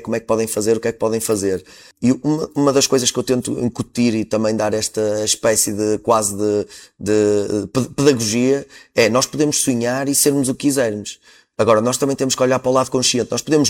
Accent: Barcelos, Braga, Portugal; Eu sou barcelense, mas a Esposende recebeu-me muito bem

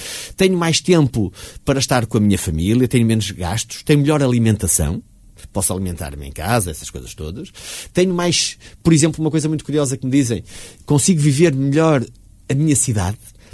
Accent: Barcelinhos, Braga, Portugal; Sou natural de Barcelinhos. De Barcelinhos.

